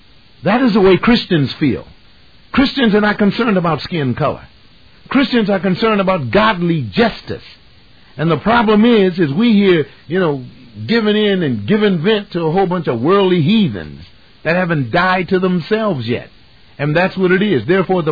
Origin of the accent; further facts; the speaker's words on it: Los Angeles, California, United States; I live in South Central, born and raised in Watts. Grew up in the Will Rogers Project.